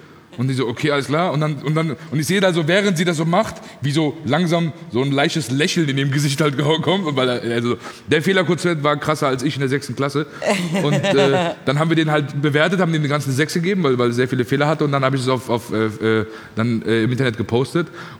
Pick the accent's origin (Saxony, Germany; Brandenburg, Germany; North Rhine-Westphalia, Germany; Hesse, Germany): Hesse, Germany; Groß-Gerau; ich komme aus Groß-Gerau, weißt du?